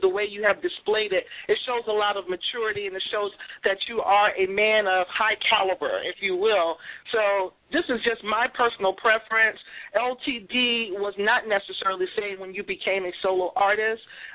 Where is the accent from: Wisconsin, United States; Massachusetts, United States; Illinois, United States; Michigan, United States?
Massachusetts, United States; Boston; I'm from Boston.